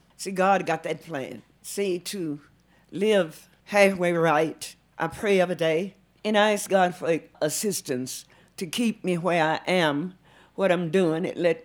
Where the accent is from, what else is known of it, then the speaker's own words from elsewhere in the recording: Jackson, Mississippi, United States; born there; also born or lived in Louisiana; I was born in Jackson, Mississippi, and I came to AMET.